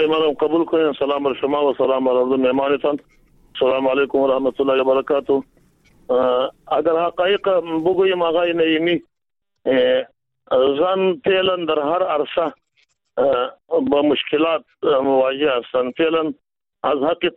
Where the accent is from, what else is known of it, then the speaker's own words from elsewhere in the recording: Afghanistan; یکی خو ما افغان هستیم که دود و دستور خود داریم یا کلتور خود داریم